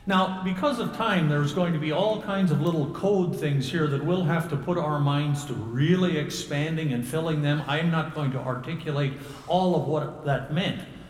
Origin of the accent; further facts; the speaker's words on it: Kansas, United States; I'm old enough that I remember cleaning seed wheat growing up in Kansas.